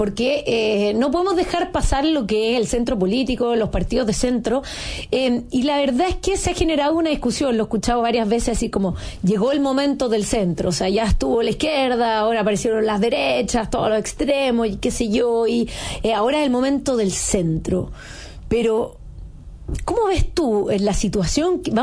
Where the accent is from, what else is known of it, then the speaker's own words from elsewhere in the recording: Chile; al final somos los chilenos los que terminamos ahogados